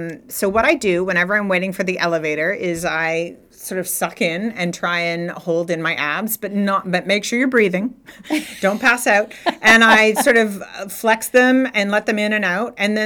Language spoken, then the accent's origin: English; Richmond, British Columbia, Canada; moved away as an adult; now in Beijing, China; I am also a Canadian gal teaching and living in Beijing, China.